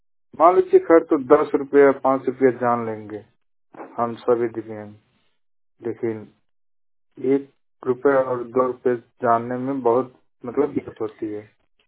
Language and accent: Hindi; Gorakhpur, Uttar Pradesh, India; हम हमारे जिला गोरखपुर उत्तर प्रदेश से